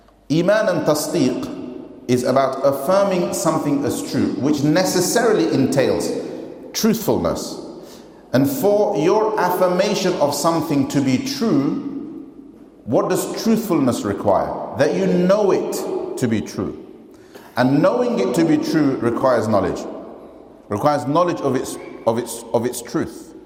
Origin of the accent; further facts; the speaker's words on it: East London, London, United Kingdom; I'm from East London, so let me be myself for a second, right?